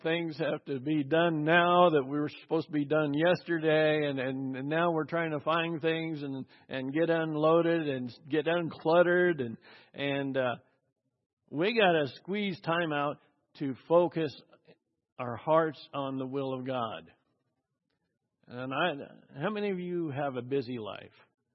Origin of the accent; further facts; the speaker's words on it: Idaho, United States; I grew up in Mormon country in Idaho. So my best friends were Mormons.